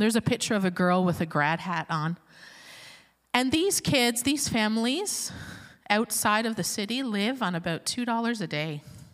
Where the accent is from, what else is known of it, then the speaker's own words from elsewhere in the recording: Newfoundland and Labrador, Canada; I'm from Newfoundland.